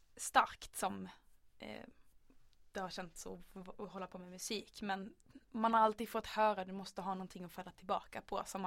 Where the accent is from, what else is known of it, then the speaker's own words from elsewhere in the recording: Kristianstad, Skåne, Sweden; Spelade ett av barnen hemma i Kristianstad.